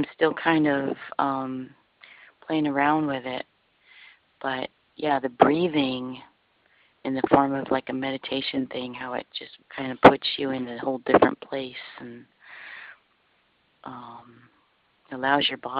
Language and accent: English; Hawaii, United States; you know, I'm from Hawaii, and you're talking about Ho'oponopono